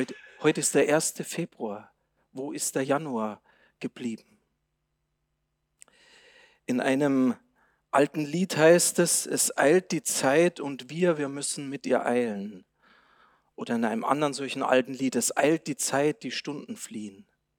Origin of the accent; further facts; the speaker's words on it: Bavaria, Germany; Aber als Bayer darf ich das auch so ähnlich.